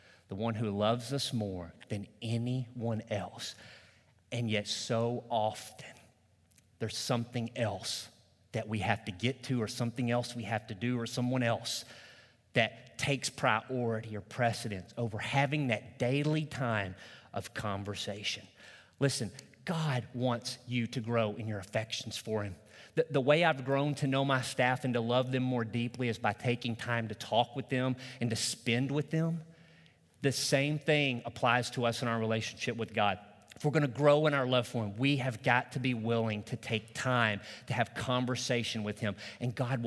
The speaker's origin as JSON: {"language": "English", "region": "Arkansas", "country": "United States", "tie": "born or raised there", "said": "Growing up in Arkansas, my brother and I had the St. Francis River back behind our house, and that gave us an opportunity to regularly hunt and fish."}